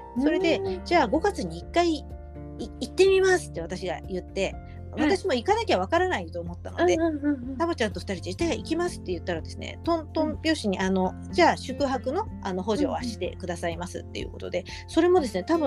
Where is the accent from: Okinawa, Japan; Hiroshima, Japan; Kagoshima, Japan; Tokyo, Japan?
Tokyo, Japan; 私東京出身なんですね。で、夫が千葉出身なんです。で、私の親は東京出身なんです、2人とも。